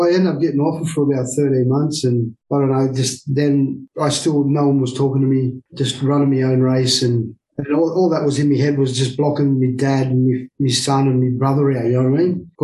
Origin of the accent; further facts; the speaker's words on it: Kempsey, New South Wales, Australia; born there; I was born in Kempsey, up in the north coast of New South Wales. I grew up in a good family.